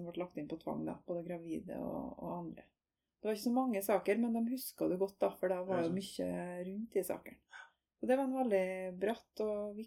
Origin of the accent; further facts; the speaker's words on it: Møre og Romsdal, Norway; now in Trondheim, Norway; Jeg er opprinnelig fra Nordmøre, der jeg vokste opp i bygd, nett mellom Molde og Kristiansund.